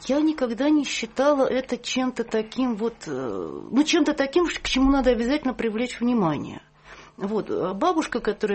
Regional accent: Saint Petersburg, Russia; Родилась я в Ленинграде, вот, на Петроградской стороне, на набережной реки Карповки, там, где вот и сейчас живу.

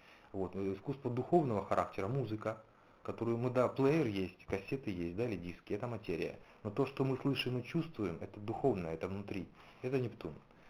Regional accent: Lysychansk, Luhansk Oblast, Ukraine; это мой родной город Лисичанск на Донбассе, город небольшой, где-то 150-200 тысяч населения, районный центр.

